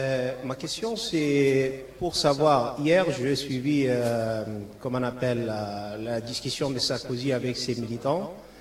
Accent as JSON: {"language": "French", "country": "Chad", "said": "moi je suis tchadien et je vois ce qui se passe au Tchad"}